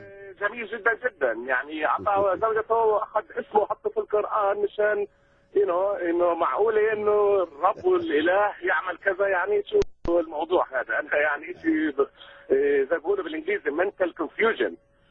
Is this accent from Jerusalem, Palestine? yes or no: yes; Jerusalem, Palestine; أنا مسيحي من فلسطين، من القدس القديمة أو سرياني، يعني نحن لعبات جاء أنا ساكن جنب دير السلطان بالقدس القديمة جنب الكنيسة القيامة.